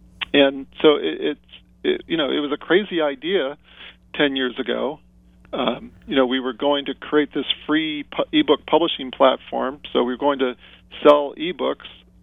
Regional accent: Los Gatos, California, United States; You know, I'm from Silicon Valley, here in Los Gatos, but I'm not a programmer.

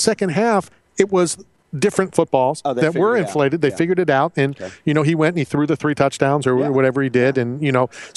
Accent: Philadelphia, Pennsylvania, United States; I'm from Philly.

